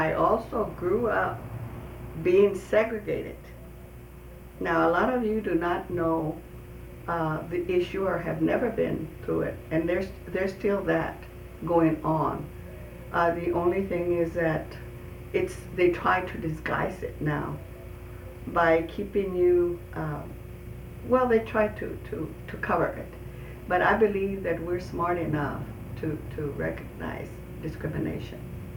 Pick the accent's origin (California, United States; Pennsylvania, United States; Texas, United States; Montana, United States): Texas, United States; San Antonio; born there; And I was born here in San Antonio, Texas. My parents came from Mexico. My father is from Sabinas Hidalgo, Nuevo León. My mother is from Monterrey, Mexico.